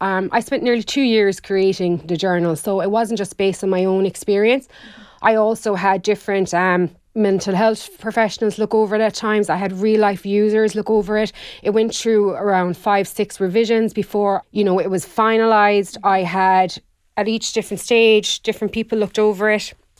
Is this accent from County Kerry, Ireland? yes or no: yes; Inch Beach, County Kerry, Ireland; also born or lived in Limerick / Boston; I'm from Inchbeach in County Kerry. So I grew up there. My main background is, I guess, I did design in college. I went to art college in Limerick, where I stayed for a good few years.